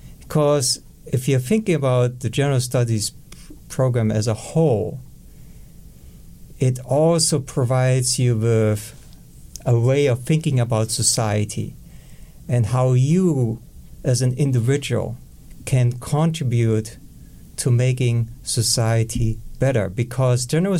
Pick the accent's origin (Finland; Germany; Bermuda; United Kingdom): Germany; accent: German; English is a second language; moved away as an adult; also born or lived in California / Illinois / Oklahoma; now in United States; Started in Germany, hence my accent, and then finished my education in the United States, in California, in Illinois, and at some point in Oklahoma.